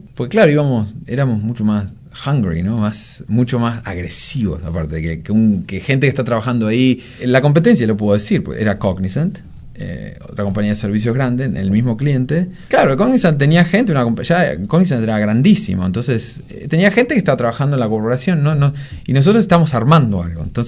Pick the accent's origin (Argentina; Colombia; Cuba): Argentina; dado que soy argentino, tengo que estar siempre con argentinos.